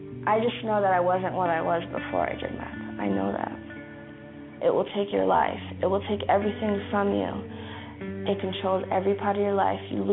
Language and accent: English; Clifton, Arizona, United States; I'm 18 years old. I'm from Clifton, Arizona